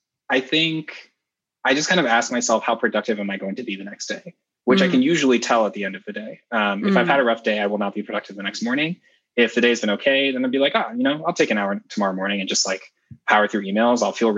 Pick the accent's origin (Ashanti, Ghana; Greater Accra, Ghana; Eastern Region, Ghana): Ashanti, Ghana; Kumasi; born there; So I was actually born in Ghana and I was born in Kumasi, which is the center of the Ashanti group within Ghana. Both of my parents were born in villages in that region.